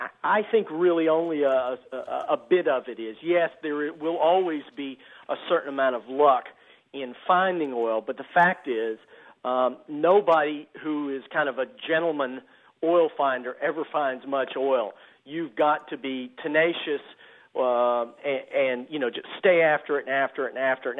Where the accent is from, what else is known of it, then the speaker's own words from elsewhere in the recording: Texas, United States; And, you know, growing up in Texas, I grew up with these stories, and I was just so happy to kind of put them back together